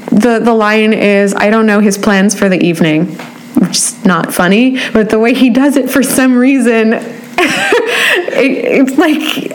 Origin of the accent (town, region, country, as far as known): Sonoma, California, United States; born or raised there